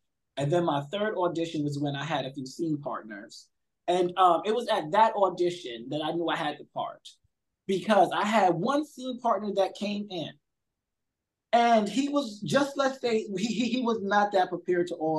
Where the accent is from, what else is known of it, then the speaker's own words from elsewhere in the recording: Brooklyn, New York, United States; I'm also from Brownsville, Brooklyn. Come to find out, we actually like live like a few blocks apart